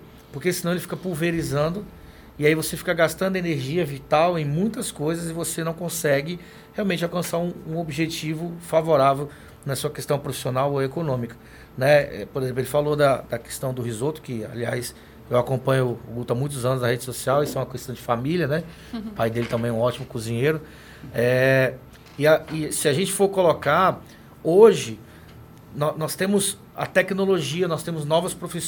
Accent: Goiás, Brazil; now in Porto Velho, Brazil; Eu não sou rondoniense, eu sou goiano, mas eu vou falar. Aqui em Porto Velho, tudo que se planta dá.

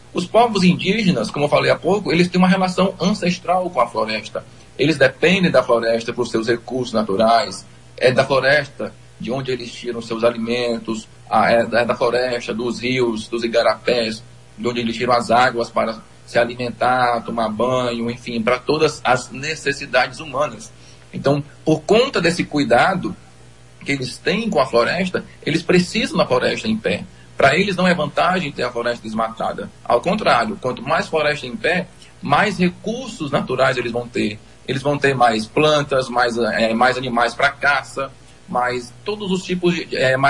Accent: Rio Branco, Acre, Brazil; Nós que somos de Rio Branco, nós sabemos muito bem disso.

